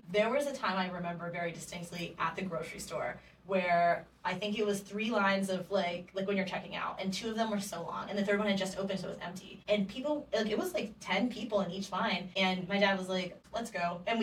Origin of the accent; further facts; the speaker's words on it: New York, United States; I know it was me because I was like, yeah, we're from New York.